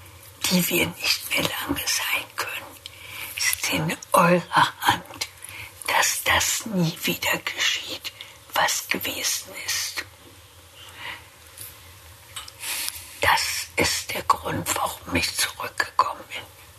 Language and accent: German; Berlin, Germany; Ich bin hier geboren. Das ist meine Heimat.